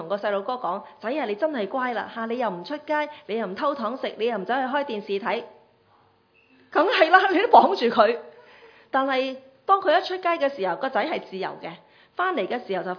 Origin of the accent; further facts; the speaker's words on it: Guangdong, China; 我哋广东人好喜欢叫人死的